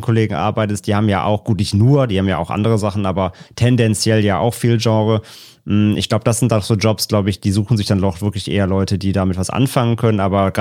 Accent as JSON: {"language": "German", "region": "North Rhine-Westphalia", "country": "Germany", "tie": "born or raised there", "said": "in meiner Heimat ist näher Köln"}